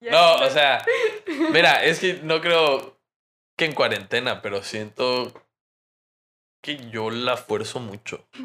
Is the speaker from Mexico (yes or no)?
yes; Mexico; porque yo soy barrio mexicano